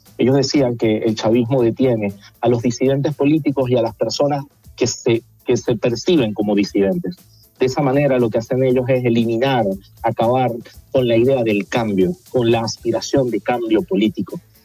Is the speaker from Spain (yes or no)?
yes; Spain; nos alegra la liberación de los 5 españoles, porque yo también soy español